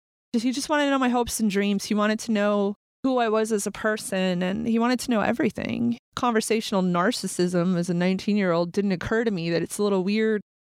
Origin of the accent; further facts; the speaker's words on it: California, United States; which was not a really big deal growing up in Humboldt County